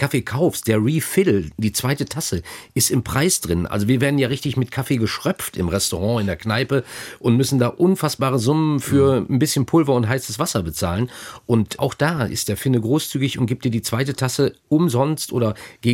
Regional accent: North Rhine-Westphalia, Germany; über die ich als Ostwestfale dann natürlich auch wieder ein bisschen lächeln muss

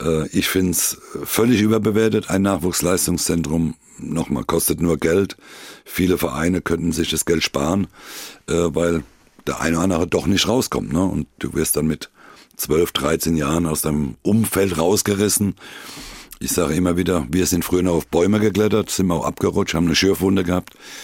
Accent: Rhineland-Palatinate, Germany; war es natürlich für mich als Pfälzer, schöner hätte man es nicht schreiben können

